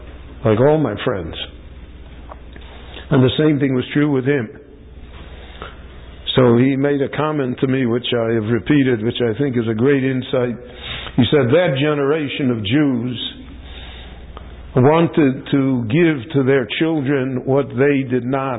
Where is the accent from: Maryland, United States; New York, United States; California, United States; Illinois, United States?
Illinois, United States; Chicago; I grew up in Chicago, he grew up in Milwaukee.